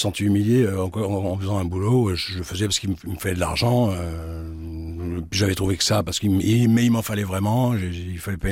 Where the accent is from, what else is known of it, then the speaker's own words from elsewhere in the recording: Cannes, Provence-Alpes-Côte d'Azur, France; Quand on vient de Cannes, on peut être qu'impressionné par Paris.